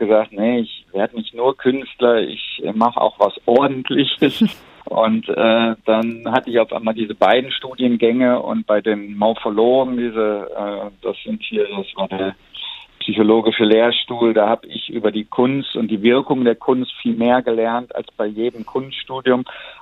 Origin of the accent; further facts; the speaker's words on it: North Rhine-Westphalia, Germany; da wo ich aufgewachsen bin, am Niederrhein.